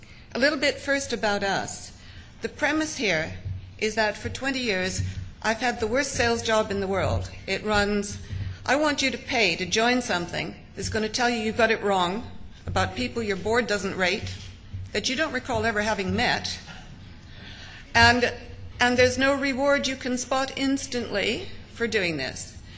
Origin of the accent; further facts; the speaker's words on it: Alberta, Canada; now in United Kingdom; Alberta certainly is my home. And I've been in the UK a long time